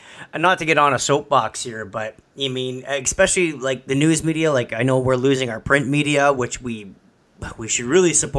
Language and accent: English; Canada; But we are Canadian, though.